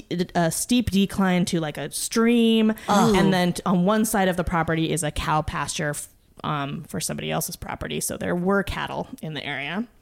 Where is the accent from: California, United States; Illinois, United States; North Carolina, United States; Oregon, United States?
Oregon, United States; Oregon City; I grew up in Oregon, like in a small rural location about 20 miles south of Portland, called Oregon City, which is an old pioneer town.